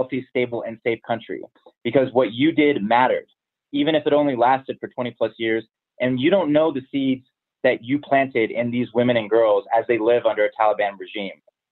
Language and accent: English; United States; I'll say this to my fellow Americans, and I'm saying this as an American citizen